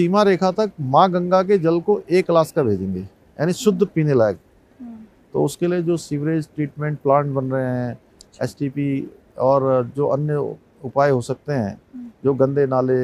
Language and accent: Hindi; Khatima, Uttarakhand, India; लगभग 7.5-7 किलोमीटर जहाँ पर मेरा घर है वहाँ से खटीमा शहर होता है